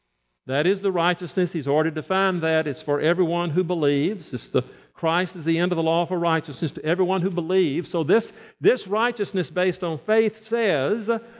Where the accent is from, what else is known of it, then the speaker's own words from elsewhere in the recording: Brandon, Mississippi, United States; If I were to say, I'm going to my hometown, Brandon, Mississippi.